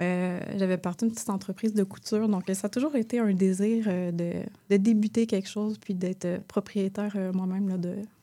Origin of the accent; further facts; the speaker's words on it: Quebec, Canada; Moi, je suis une Québécoise pure laine, okay. Comme on dit. Donc, je suis née ici